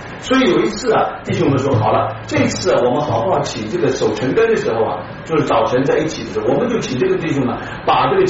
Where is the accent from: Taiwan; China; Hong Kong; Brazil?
Brazil; 我们从我是从巴西来的